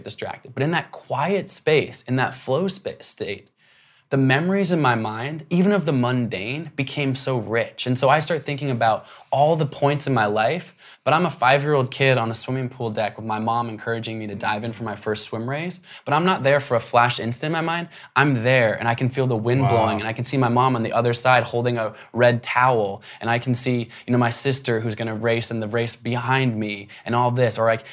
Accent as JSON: {"language": "English", "town": "Portland", "region": "Oregon", "country": "United States", "tie": "born or raised there", "said": "I grew up in Portland, Oregon, and glad that I grew up there because even though we couldn't travel far and wide"}